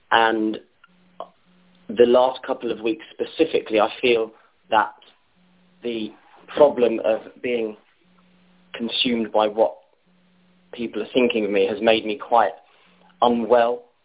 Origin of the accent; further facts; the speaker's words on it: London, United Kingdom; I'm from London.